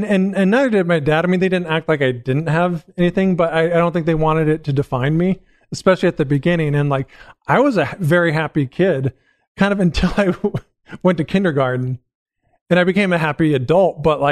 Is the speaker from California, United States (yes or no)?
yes; Carlsbad, California, United States; also born or lived in Oceanside; No, I was born in Oceanside. Like, I grew up in Carlsbad.